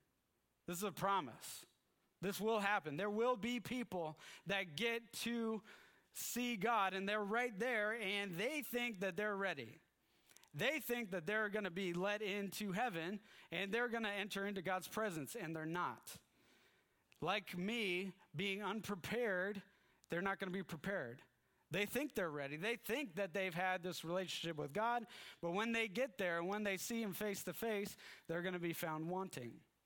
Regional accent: Canada; And so being a Canadian, I needed to get a visa to get into the country

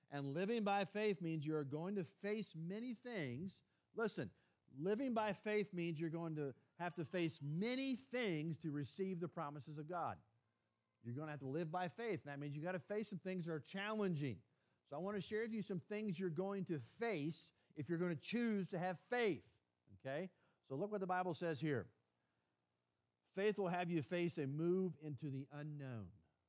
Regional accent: Missouri, United States; But I grew up in a small town around Bethel, Missouri.

